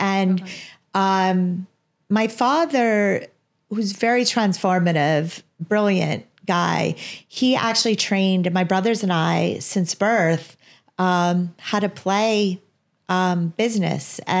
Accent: Chicago, Illinois, United States; also born or lived in Kent State, Ohio; I moved back to Chicago after college, after Kent State, back to Chicago then. So I grew up in the Midwest, overall.

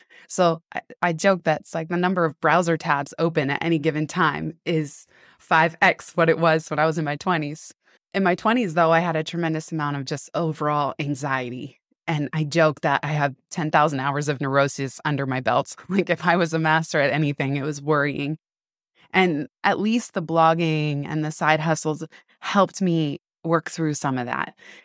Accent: San Francisco, California, United States; I grew up in San Francisco

